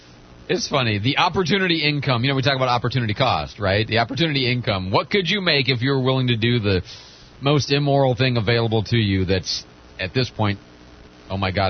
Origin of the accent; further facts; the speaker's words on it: Chicago, Illinois, United States; I grew up in Chicago. I mean, in suburbs, okay? I grew up in the Chicagoland area.